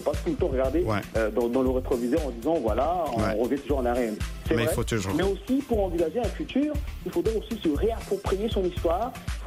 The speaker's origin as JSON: {"language": "French", "region": "Bangui", "country": "Central African Republic", "said": "Moi, je suis centrafricain, dans Bangui"}